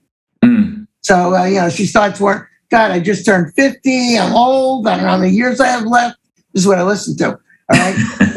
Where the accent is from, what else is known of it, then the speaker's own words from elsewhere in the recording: New York, United States; accent: New York; I said, this is my New York accent.